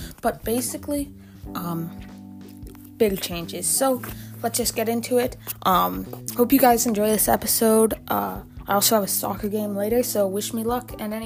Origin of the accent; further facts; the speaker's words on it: Canada; and I'm Canadian, so that's like $150.